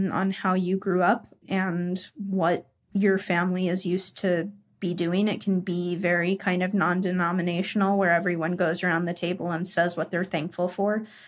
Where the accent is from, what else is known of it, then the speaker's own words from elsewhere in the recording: United States; Because I'm American, I will cook it on the barbecue with a spice rub.